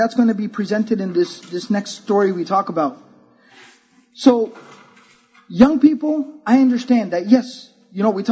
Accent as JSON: {"language": "English", "town": "Dallas", "region": "Texas", "country": "United States", "tie": "born or raised there", "also_born_or_lived": "Fort Worth", "said": "I was born and raised in Texas. I was actually born in Fort Worth, Texas. That's where the West began. All right. So I was born in Fort Worth, Texas. I was raised in the Dallas area."}